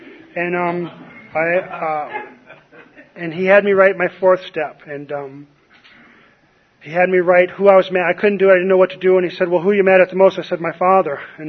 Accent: New York, United States; and he didn't know I'm from New York. If he'd known that, he wouldn't have called me names.

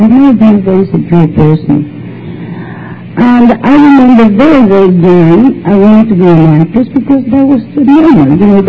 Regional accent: Chile; I was born in South America, from Chile, and I come from a middle class family. I come from a large family

